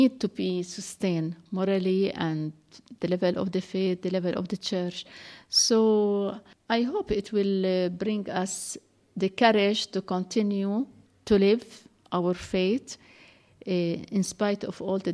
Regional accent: Bethlehem, West Bank, Palestine; moved away as an adult; when I said I'm coming from the Holy Land, from Bethlehem, are you Christians?

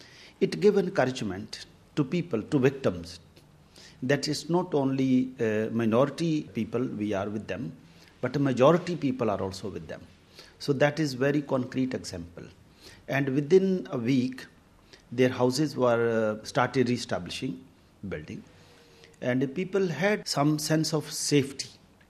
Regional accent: Pakistan; So like I, Pakistani, being a Pakistani, I am Pakistani citizen and I have a right to be Pakistani citizen.

